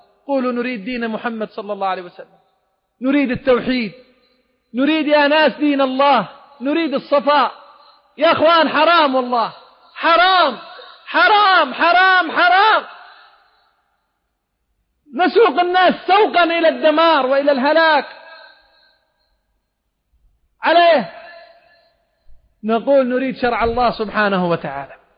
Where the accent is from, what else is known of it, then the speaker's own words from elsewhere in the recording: Aden, Yemen; وأسأل الله أن لا يجعل لهم على بلادنا عدن ولا غير عدن